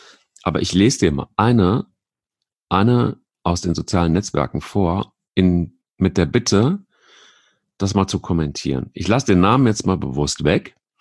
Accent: Rhineland-Palatinate, Germany; Bei uns im Westerwald sagt man schibbelig.

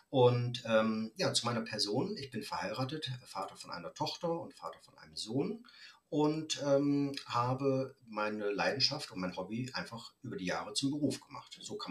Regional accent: Osnabrück, Lower Saxony, Germany; born there; ich komme gebürtig aus Osnabrück

